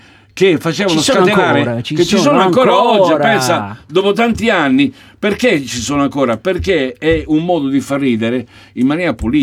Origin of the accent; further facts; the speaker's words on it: Foggia, Apulia, Italy; Foggia, proprio al centro.